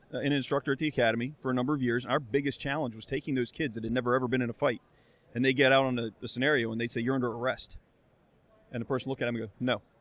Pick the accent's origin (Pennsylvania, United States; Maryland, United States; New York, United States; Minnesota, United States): Maryland, United States; I'm from Maryland, so in Montgomery County, Maryland